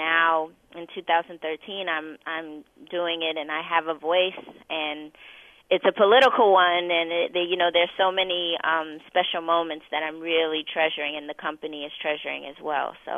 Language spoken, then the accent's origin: English; New York, United States; I'm originally from New York, so I started going to the Ailey School in high school